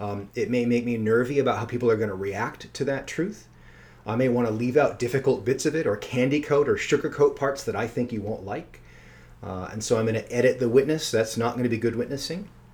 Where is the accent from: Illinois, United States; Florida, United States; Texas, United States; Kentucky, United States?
Illinois, United States; Chicago; I'm from Chicago. There's a lot of mob in Chicago.